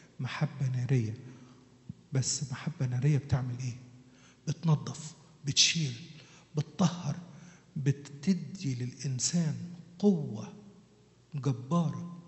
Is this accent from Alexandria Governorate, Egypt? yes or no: no; Asyut, Asyut Governorate, Egypt; أنا أصلي من أسيوط، وإحنا في أسيوط كانت كل دراستنا من الكتب بتاعة أبونا متى.